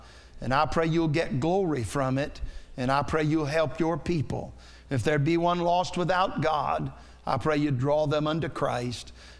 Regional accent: Allegan, Michigan, United States; born there; I'm glad I was born in Allegan, Michigan. I was glad I was born in America, and I'm an American, a citizen.

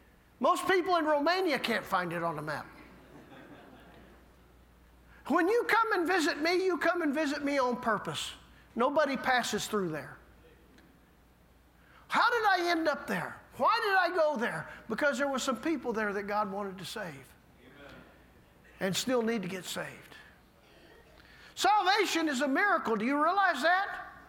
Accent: Little Rock, Arkansas, United States; I'm from Little Rock, Arkansas, originally. I lived just outside of town. And I didn't live in a neighborhood. I lived on a couple acres of land

